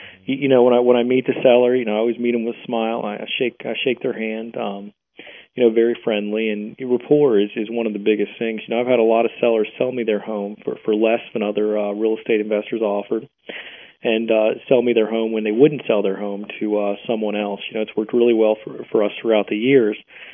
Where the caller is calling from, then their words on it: Hagerstown, Maryland, United States; I'm calling from Hagerstown, Maryland.